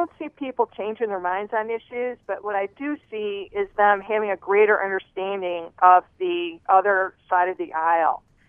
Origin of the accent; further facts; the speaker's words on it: Grand Rapids, Michigan, United States; I'm from Grand Rapids.